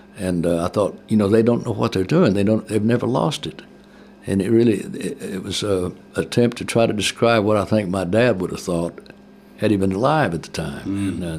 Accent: California, United States; born there; I was born in California

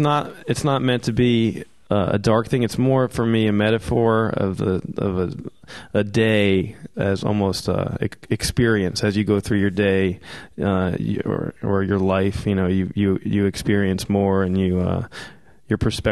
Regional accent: New Jersey, United States; moved away as an adult; I grew up in Jersey, and for me, California was, you know, I always had this romantic notion of the West Coast

